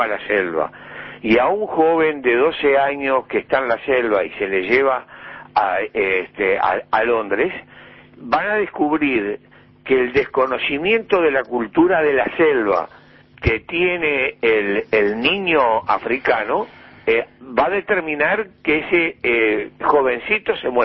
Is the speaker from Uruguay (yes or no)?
yes; Uruguay